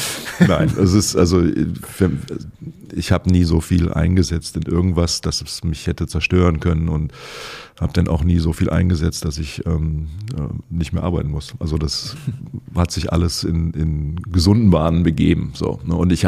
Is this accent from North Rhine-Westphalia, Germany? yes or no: yes; Cologne, North Rhine-Westphalia, Germany; ich bin nach Köln zurück, an meine Heimatstadt. Ich bin hier in Köln-Nippes geboren und bin hier aufgewachsen. Mit 11 sind meine Eltern dann nach Sinnersdorf gezogen, was ja auch noch fast Köln ist.